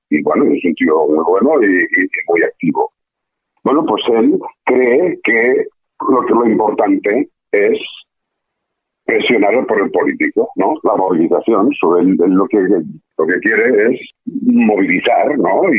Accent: Barcelona, Catalonia, Spain; Bueno, yo soy de Barcelona, pero ahora mismo ya no vivo en Barcelona, ya vivo en el campo.

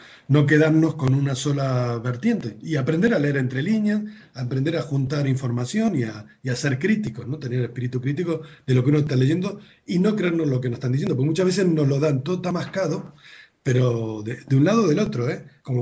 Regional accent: Argentina; yo soy argentino, he vivido las dictaduras militares en Argentina, Lo he sufrido, he vivido bajo regímenes militares durante muchos años de mi vida

